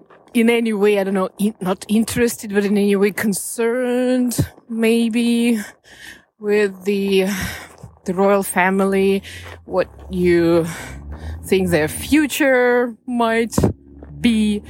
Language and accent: English; Saint Petersburg, Russia; English is a second language; from St. Petersburg, and I am outside in a freezing weather